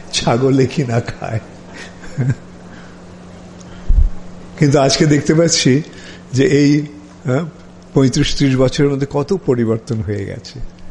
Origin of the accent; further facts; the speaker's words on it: India; আমরা যখন যোগদান করেছিলাম ইসকনে সে 70 দশকের মাঝামাঝি সময়ে, তখন মুষ্টিমেয় আমরা কয়েকজন ভারতীয় ছিলাম